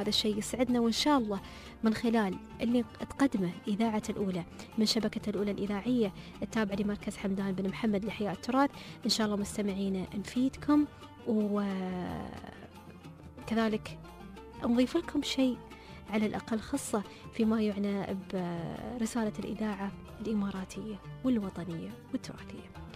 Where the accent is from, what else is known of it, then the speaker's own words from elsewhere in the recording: Bahrain; سواء في بلدنا البحرين أو الكويت أو السعودية أو عمان